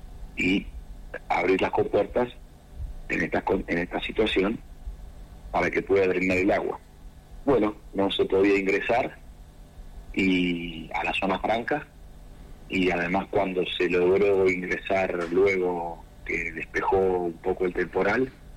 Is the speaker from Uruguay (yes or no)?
no; Argentina; Como los argentinos no manejamos nada